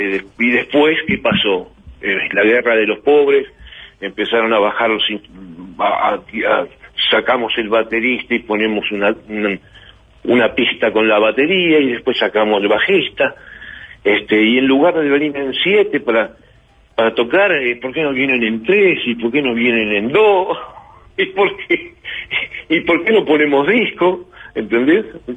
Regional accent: Uruguay; yo me gozo estando en Uruguay, caminando por la Rambla a cualquier hora de la noche, estar en mi país, y ver mi gente

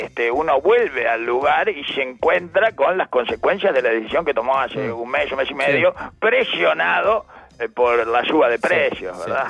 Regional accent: Uruguay; los uruguayos nos volcamos a torcer por Flamengo

